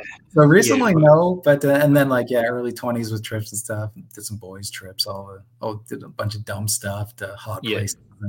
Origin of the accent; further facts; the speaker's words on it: Ontario, Canada; So to give the background, I grew up just outside of Toronto, probably 40 minutes. And then, so I worked in Toronto forever and then was in New York getting my master's. And then we came back to Toronto living with my parents because we got forced back by COVID.